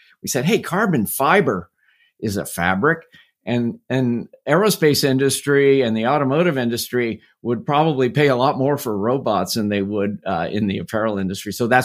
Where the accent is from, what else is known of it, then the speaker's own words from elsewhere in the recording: Indianapolis, Indiana, United States; Well, I grew up in Indianapolis, and that's the racing capital of the world